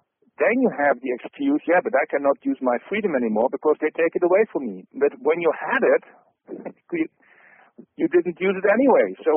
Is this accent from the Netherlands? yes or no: yes; Netherlands; Sometimes I talk Dutch because I'm from the Netherlands. So for those who hear me for the first time, I'm doing a live radio show from the Netherlands.